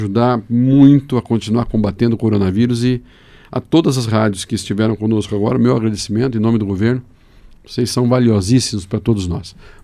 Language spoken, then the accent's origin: Portuguese; Brazil; Então, não somos diferentes, somos brasileiros, estamos no Paraná